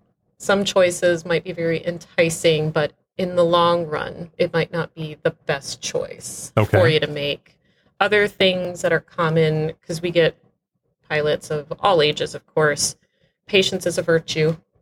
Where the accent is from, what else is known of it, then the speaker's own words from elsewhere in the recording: East Coast, United States; I'm from the East Coast, the actual ocean, instead of the quote, Midwest okay.